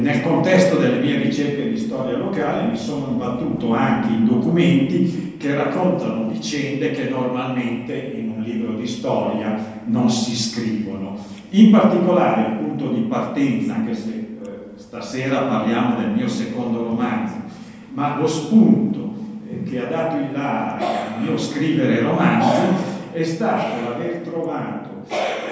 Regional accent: Gorla Maggiore, Lombardy, Italy; Io sono di Gorla Maggiore e Gorla Maggiore alla fine dovette cedere

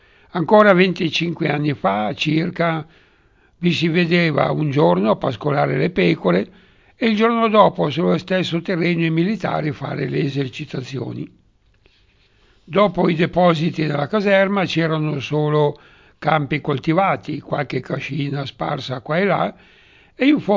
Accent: Milan, Lombardy, Italy; Sono nata all'ospedale Resnati, da tutt'altra parte di Milano, ma da che ho l'uso della memoria, sono vissuta qui in questa zona di Milano, eccezion fatta per un breve periodo, durante la guerra, trascorso sul lago di Como. Finita la guerra, sono tornata a Milano con la mia famiglia

